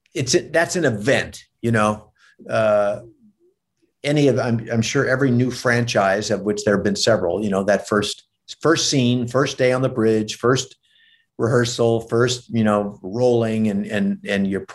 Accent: St. Louis, Missouri, United States; I'm from St. Louis.

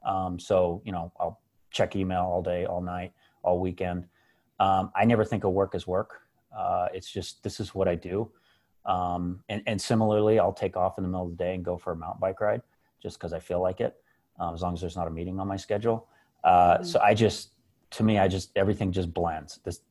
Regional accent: New Mexico, United States; And of course, I'm from New Mexico, so everything's got to have green chili.

